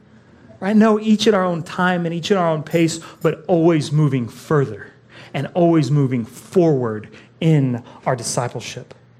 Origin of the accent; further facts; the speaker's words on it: Amarillo, Texas, United States; I'm a dude from Amarillo, Texas with zero surf culture.